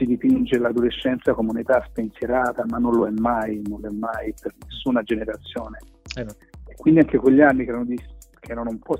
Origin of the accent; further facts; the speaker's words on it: Castagnaio, Tuscany, Italy; al mio paesino, che è a Castagnaio, sul Monte Alinata in provincia di Siena